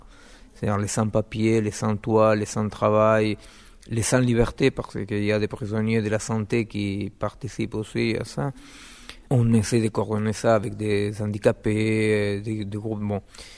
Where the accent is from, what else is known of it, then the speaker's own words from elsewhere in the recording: Argentina; J'ai commencé très très jeune en tant que membre de la guérilla guevariste chez moi en Argentine.